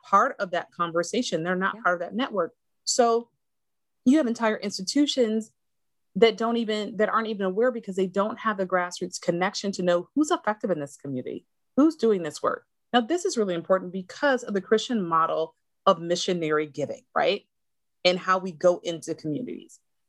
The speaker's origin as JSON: {"language": "English", "town": "Flint", "region": "Michigan", "country": "United States", "said": "I'm from Flint, right?"}